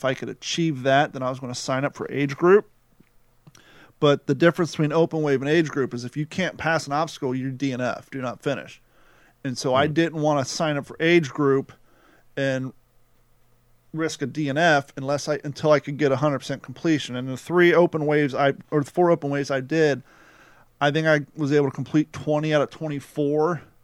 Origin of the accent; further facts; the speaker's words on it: Ohio, United States; It's bigger than anything I fished on growing up in Ohio.